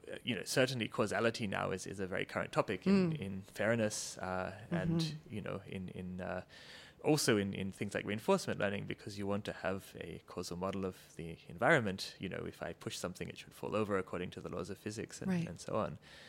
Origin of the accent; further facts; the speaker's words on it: Australia; also born or lived in Cambridge; I'm actually, my accent notwithstanding, Australian originally. So I did my undergrad in physics and in engineering at the Australian National University in Canberra.